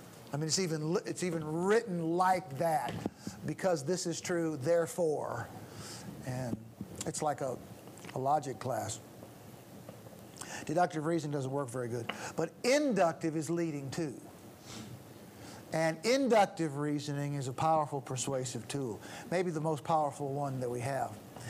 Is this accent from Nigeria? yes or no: no; Missouri, United States; I come from Missouri, you know? That's the name of our state is called the Show Me State.